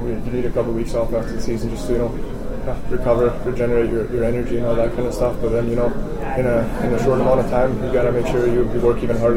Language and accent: English; Germany; English is a second language; I'm obviously from Germany